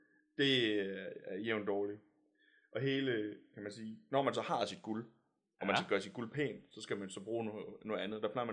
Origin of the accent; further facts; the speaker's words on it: Zealand, Denmark; nu er jeg nede fra Sydsjælland, og man plejer at joke med, at vi er toppen af de norske fjelle